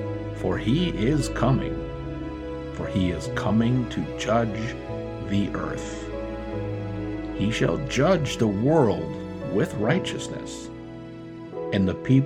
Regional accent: United States; as an American, my heart has been very heavy over these past, three, 4 years at least

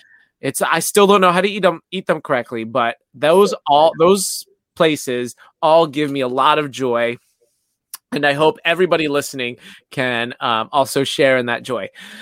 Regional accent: Winter Haven, Florida, United States; Winter Haven. Different than Winter Park, Winter Garden, Winter Springs. Winter Haven.

